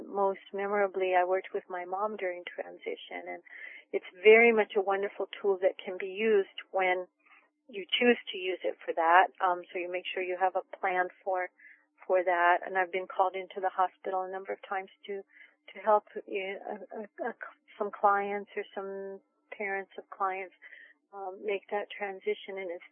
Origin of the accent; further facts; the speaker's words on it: California, United States; also born or lived in New Jersey; now in New Hampshire, United States; Well, I was born in New Jersey, but spent most of my life in California. And now I'm living on the East Coast in New England and New Hampshire.